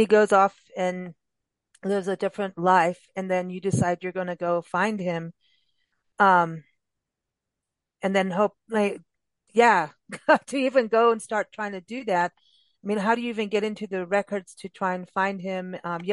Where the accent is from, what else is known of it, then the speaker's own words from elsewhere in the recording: South Africa; I was raised in South Africa